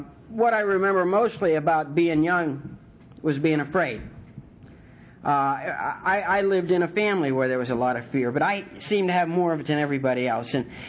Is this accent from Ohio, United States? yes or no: yes; Martins Ferry, Ohio, United States; born there; But North Carolina is now my home. But I was born in Ohio, a little town, Martins Ferry.